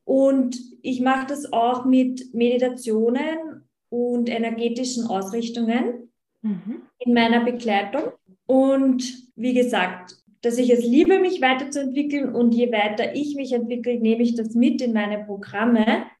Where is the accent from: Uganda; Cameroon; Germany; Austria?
Austria; ich komme aus Österreich und ich bin eigentlich ausgebildete Volksschullehrerin